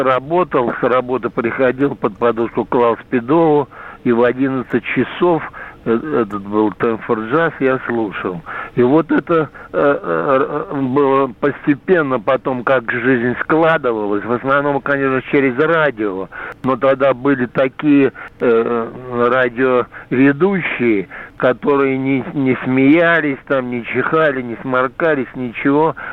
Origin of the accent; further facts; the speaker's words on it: Saint Petersburg, Russia; Я из Петербурга, из Ленинграда.